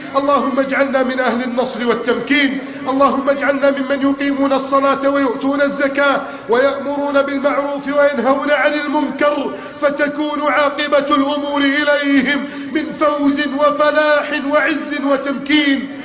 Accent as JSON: {"language": "Arabic", "country": "Egypt"}